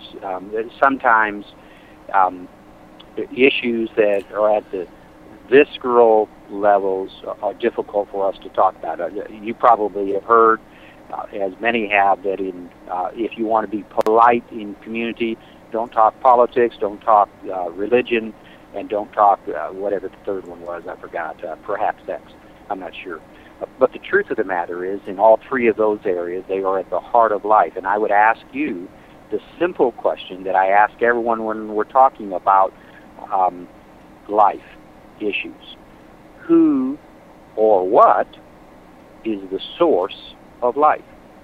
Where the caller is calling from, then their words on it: Missouri, United States; I'm calling from Southwest Missouri.